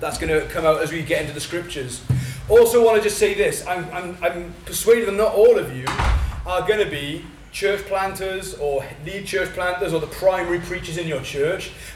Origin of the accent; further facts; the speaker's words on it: Wales, United Kingdom; But I'm Welsh. We can't help it.